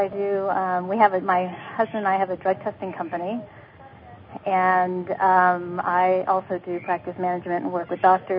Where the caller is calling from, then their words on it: Scottsdale, Arizona, United States; I'm calling from Arizona.